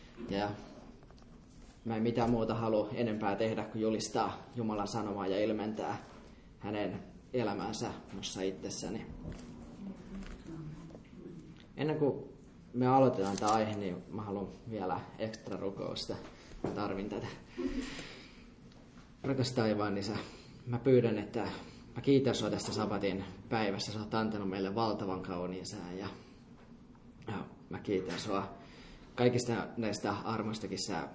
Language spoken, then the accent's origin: Finnish; Vaasa, Ostrobothnia, Finland; Mä oon syntynyt tosiaan Vaasassa